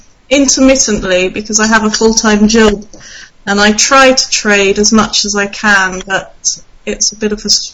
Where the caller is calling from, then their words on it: England, United Kingdom; I'm speaking from England.